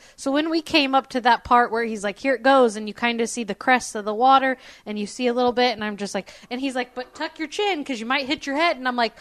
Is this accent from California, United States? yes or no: no; Indiana, United States; He probably thinks I'm an idiot from Indiana.